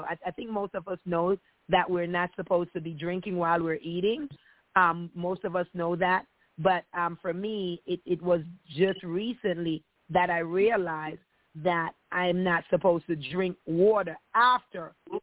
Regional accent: Jamaica; like growing up in Jamaica or, you know, in the Caribbean island, where it's hot most times

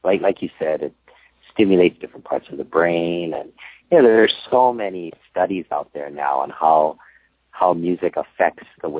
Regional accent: Hawaii, United States; I grew up in Hawaii, and everyone plays ukulele in Hawaii, you know, it's a big part of the culture.

